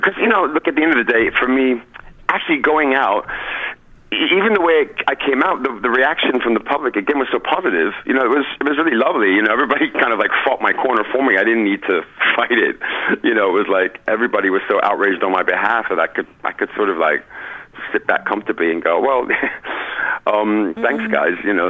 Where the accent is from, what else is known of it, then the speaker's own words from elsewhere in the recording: United States; I look, as an American, I was there when